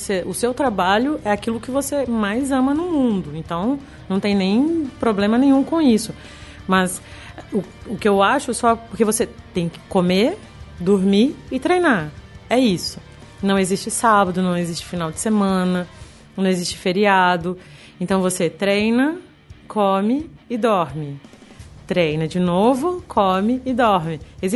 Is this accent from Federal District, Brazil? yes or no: yes; Brasília, Federal District, Brazil; now in Rio de Janeiro, Brazil; quando eu saí de Brasília para vir para o Rio, eu vim sozinha. Então, eu já me afastei da minha família desde então.